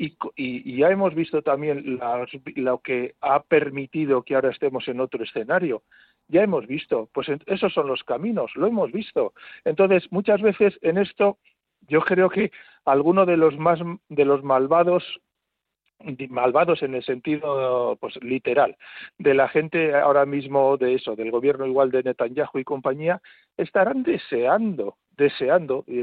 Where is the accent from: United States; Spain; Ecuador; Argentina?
Spain; Basque Country; la gente que podemos estar escuchando este medio de comunicación, que somos gente vasca